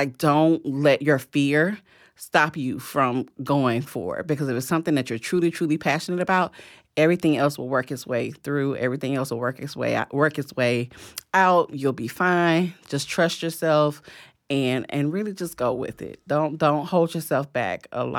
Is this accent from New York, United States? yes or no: no; Tallahassee, Florida, United States; I did grow up in Tallahassee, born and raised in Tallahassee.